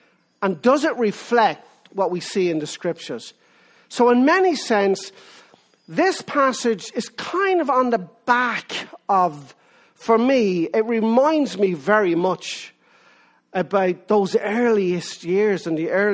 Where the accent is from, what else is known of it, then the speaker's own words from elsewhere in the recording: Ireland; All of my young life, I grew up in Ireland, Roman Catholic Ireland